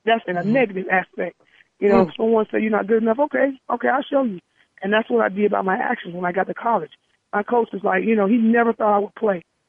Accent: Mississippi, United States; I said, you know, I'm from Mississippi.

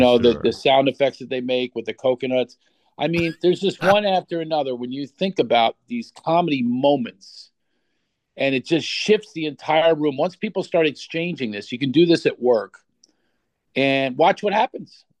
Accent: Philadelphia, Pennsylvania, United States; And I'm from Philadelphia. And I've got this lifelong resentment about nobody in the history of film has ever done a Philadelphia accent.

